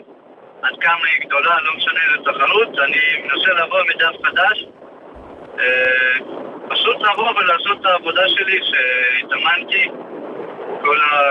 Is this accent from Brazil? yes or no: no; Ukraine; also born or lived in Soviet Union; now in Israel; נלדתי בצ'ילייטס, כזה היה פוצל, ואז עברתי באוקראינה, ועליתי לארץ מאוקראינה